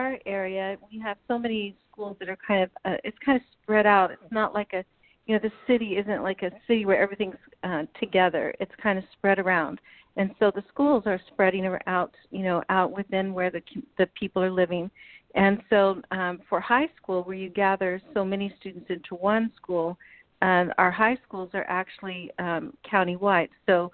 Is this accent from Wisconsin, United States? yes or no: no; Arizona, United States; I was born here in Arizona, and I've lived in a couple different areas in Arizona.